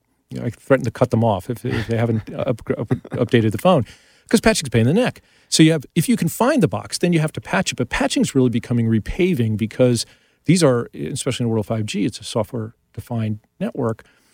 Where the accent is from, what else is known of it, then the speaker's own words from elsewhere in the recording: New York, United States; I grew up in New York.